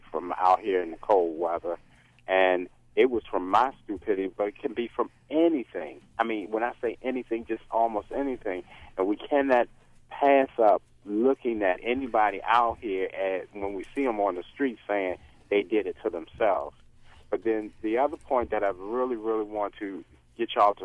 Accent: Washington, District of Columbia, United States; now in Baltimore, United States; I'm originally from Washington, D.C.

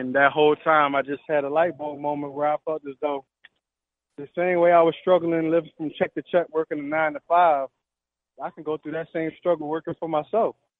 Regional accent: Philadelphia, Pennsylvania, United States; Okay, well, born and raised in Philadelphia.

